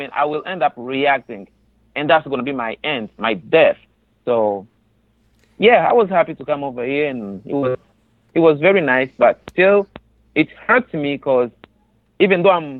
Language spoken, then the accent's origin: English; Tanzania; also born or lived in Congo; now in United States; I grew up in a neighboring country. I grew up in Tanzania. It's a neighboring country, in a camp, refugee camp. I've been there for all this time.